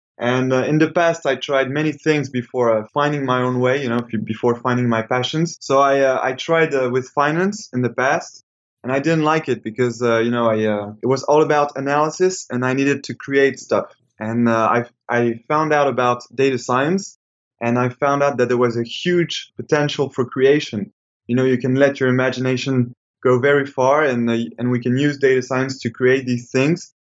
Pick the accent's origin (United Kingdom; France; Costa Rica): France; Paris, Île-de-France; I was born in Paris. I was raised in Paris as well. So I've been living nearly all my life in Paris.